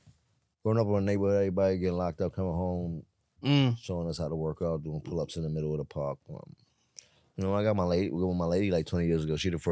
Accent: Harlem, New York, United States; born there; I actually was born in Harlem. Yeah. I was born in Harlem at a hospital called Flower Fifth Avenue.

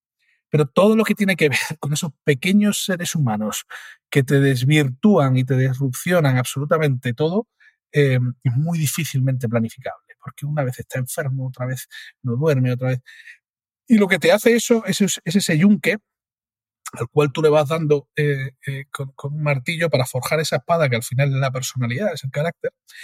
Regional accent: Cádiz, Andalusia, Spain; soy de Cádiz, ¿no?

